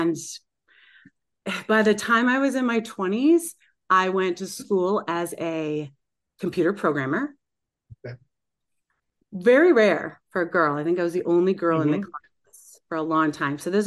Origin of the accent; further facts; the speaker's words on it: Aberdeen, South Dakota, United States; And so I am from right here in South Dakota. I was born in Aberdeen in a snowstorm.